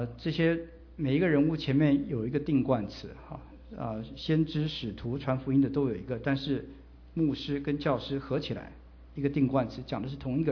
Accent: China; 我觉得我们中国人有一句话说得很好，就是工欲善其事，必先利其器。

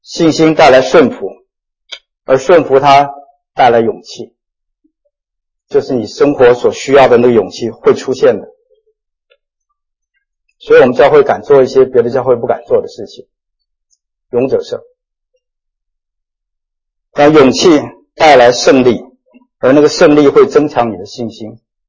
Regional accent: China; 我们中国人5000年的历史比较明哲保身

